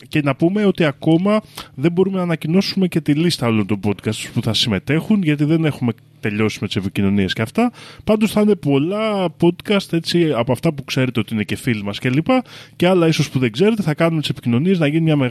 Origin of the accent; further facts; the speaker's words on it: Kalamata, Peloponnese, Greece; Γιορτάζει η πόλη μου, η Καλαμάτα